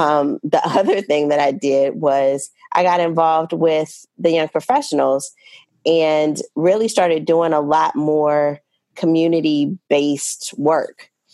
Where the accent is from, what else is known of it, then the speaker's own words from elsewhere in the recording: Louisiana, United States; And the only reason that I started taking calls for Katrina is because I'm from Louisiana, wanted to help people from my hometown, and saw the devastation of Katrina